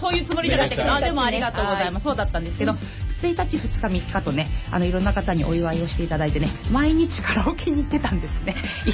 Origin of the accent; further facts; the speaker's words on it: Kawasaki, Kanagawa, Japan; 私、川崎生まれ川崎育ち、自称夢見ヶ崎動物公園専属アイドル株のリーダー、おしゃべり担当